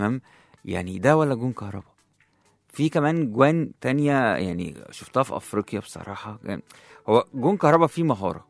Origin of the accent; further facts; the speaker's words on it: Egypt; انا يعني معلش انا مصري